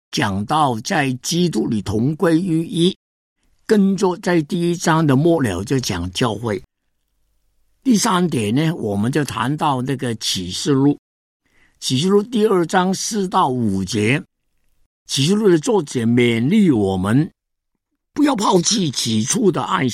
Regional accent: Hong Kong; 我本来是在香港长大，在内地没有亲戚没有朋友

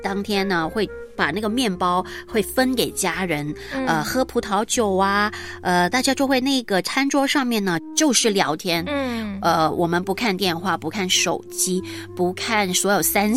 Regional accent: China; 可能我们中国人就是一个番茄炒蛋吧

